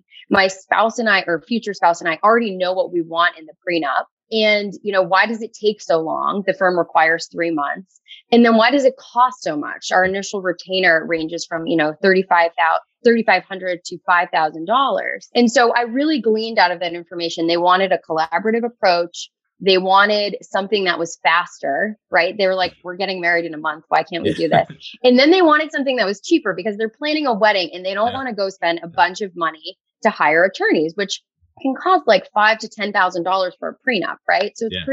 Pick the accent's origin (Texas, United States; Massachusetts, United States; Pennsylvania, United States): Massachusetts, United States; Wrentham; No. So I'm from Massachusetts. I born and raised. I grew up in Wrentham.